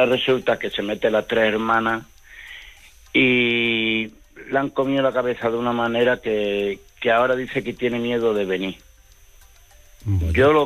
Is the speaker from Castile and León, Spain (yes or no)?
no; Badajoz, Extremadura, Spain; Yo soy de Badajoz.